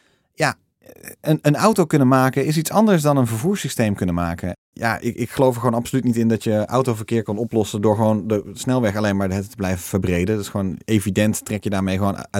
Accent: Netherlands; also born or lived in United States; vooral wij als Nederlanders, denk ik, hebben een unieke positie hierin

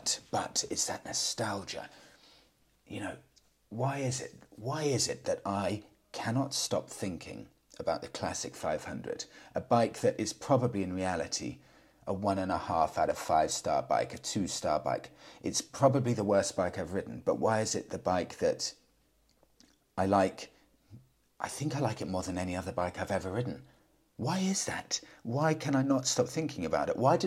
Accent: Chennai, Tamil Nadu, India; now in United Kingdom; I'm from India. Living in the UK, I have fond memories of seeing this beauty in India, in the Indian countryside and cities.

